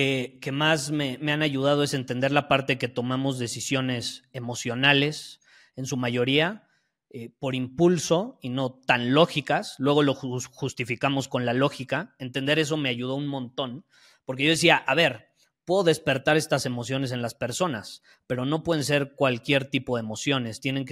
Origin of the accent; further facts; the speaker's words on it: Mexico; oigan, soy de México, aquí la situación es diferente